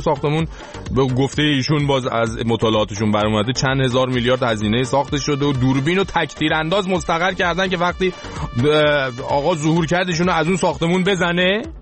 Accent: Iran; به عنوان یه ایرانی

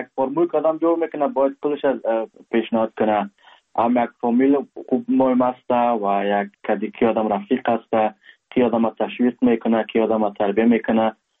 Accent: Kabul, Afghanistan; now in Germany; از کابل هستم، پدر جانم کدماجر جانم مردوشان از کابل هست، پدر کلانای ما از کابل هست،

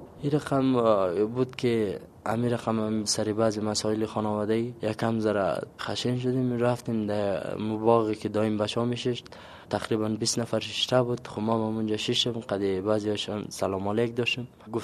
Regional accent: Waras, Bamyan, Afghanistan; سه از بامیان هستم، ولسوالی ورس. ما 22 سال هست.

